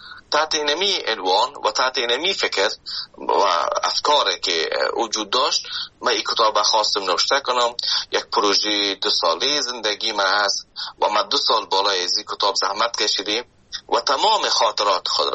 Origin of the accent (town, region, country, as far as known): Afghanistan; now in Canada